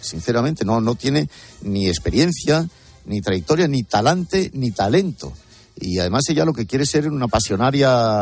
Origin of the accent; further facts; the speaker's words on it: Spain; Yo, como español que soy